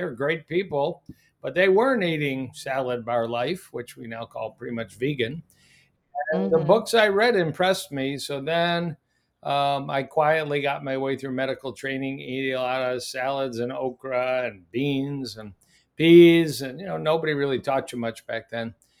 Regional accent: Michigan, United States; but I ended up back in my home state of Michigan.

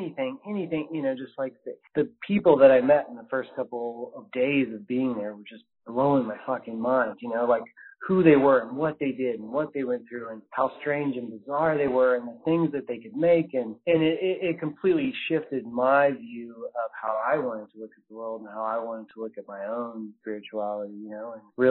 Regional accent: Missouri, United States; I grew up in Missouri, and one of my best friends was Jordan Geiger, who was on your show, sort of, I think, by random coincidence.

